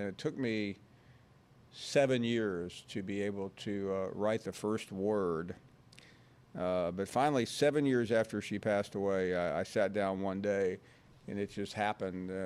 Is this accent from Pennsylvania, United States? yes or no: no; Memphis, Tennessee, United States; born there; I was born in Memphis, and I went to school at Tennessee.